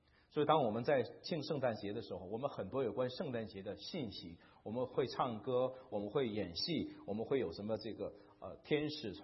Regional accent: China; 我们大陆人转折点而已

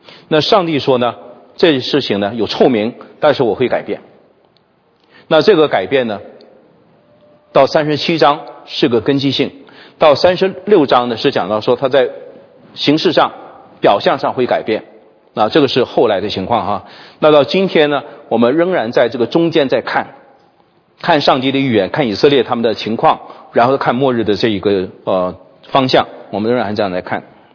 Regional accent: Harbin, Heilongjiang, China; 一个是东北哈尔滨啊，我的老家

